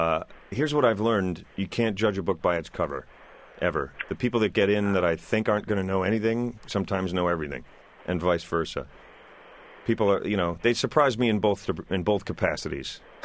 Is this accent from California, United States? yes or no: no; New Jersey, United States; starting in my hometown here in New Jersey where I grew up.